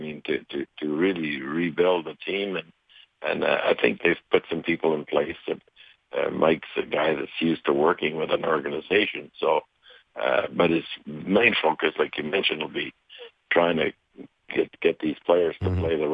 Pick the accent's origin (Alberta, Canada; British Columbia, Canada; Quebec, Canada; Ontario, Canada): Quebec, Canada; Montreal; moved away as an adult; I had to leave my home. I had to leave my hometown in Montreal.